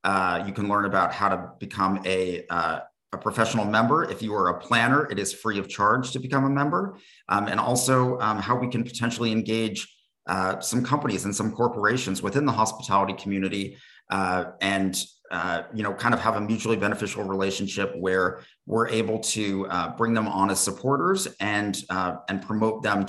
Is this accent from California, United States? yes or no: yes; California, United States; I was raised in California and was kind of just ready for a change.